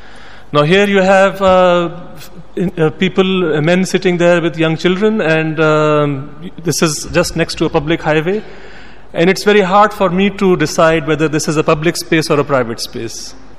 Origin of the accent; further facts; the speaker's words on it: Pakistan; they immediately want to help me as a Pakistani in a strange city.